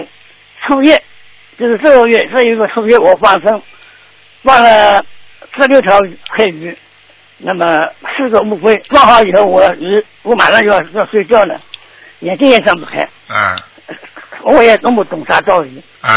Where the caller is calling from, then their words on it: Shanghai, China; 我是上海的， 而且我是大陆上海的，而且是个人自修的心理法门的，夫妻俩人双修。